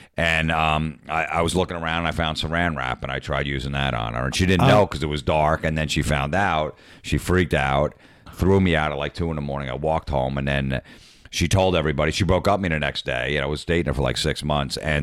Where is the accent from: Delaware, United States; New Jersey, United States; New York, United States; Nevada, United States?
New Jersey, United States; I grew up in New Jersey.